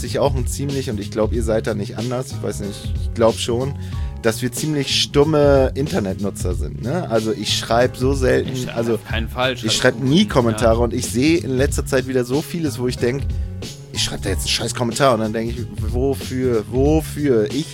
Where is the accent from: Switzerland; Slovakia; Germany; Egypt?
Germany; East Germany; Leute, ich bin im Osten groß geworden.